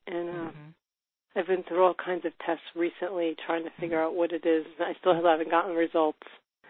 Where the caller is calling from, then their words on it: New York, United States; From New York.